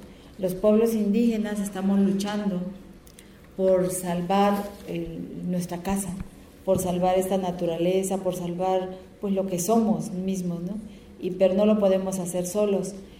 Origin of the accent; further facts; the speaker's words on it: Oaxaca, Mexico; aquí en el Istmo de Tehuantepec, de donde yo vengo, y en otras partes del país existen conflictos energéticos.